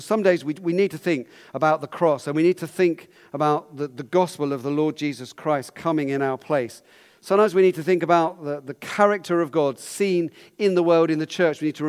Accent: United Kingdom; But you know, maybe not hate because I'm British.

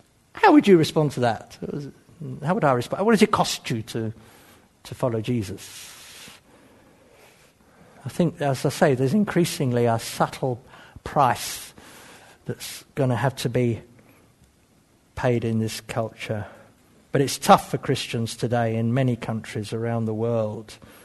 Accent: Dartford, South East England, United Kingdom; I mean, even in my hometown of Dartford, I think we've got about 12 evangelicals, half the evangelical churches, half of which have got Nigerian pastors now.

